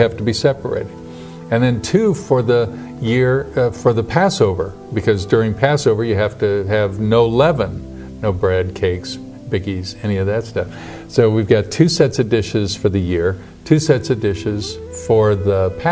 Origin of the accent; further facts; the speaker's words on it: Kansas City, Missouri, United States; I was born and raised in Kansas City, right in the center of the U.S.